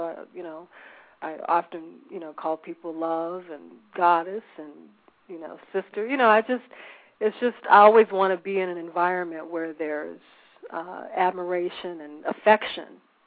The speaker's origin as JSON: {"language": "English", "country": "United States", "tie": "born or raised there", "said": "I can speak on my own experience growing up in America."}